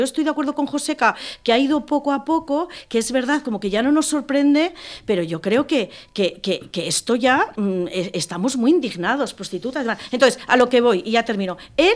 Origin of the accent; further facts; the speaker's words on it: Spain; vergüenza como española. Conozco mucha gente extranjera.